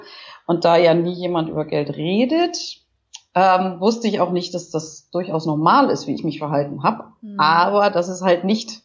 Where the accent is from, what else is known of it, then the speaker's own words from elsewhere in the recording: Hamburg, Germany; Ich komme aus Hamburg